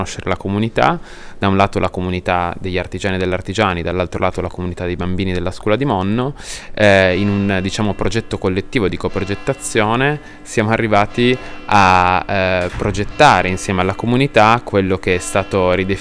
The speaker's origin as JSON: {"language": "Italian", "town": "Turin", "region": "Piedmont", "country": "Italy", "said": "vengo da Torino e ho studiato design ecosociale, una magistrale presso la Libera Università di Bolzano"}